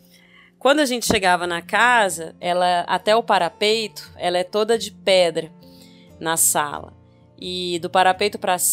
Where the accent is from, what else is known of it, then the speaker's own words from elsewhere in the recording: Goiânia, Goiás, Brazil; Porque, imagina, eu sou goiana, né? De Goiânia, Goiás. Aqui não tem mar.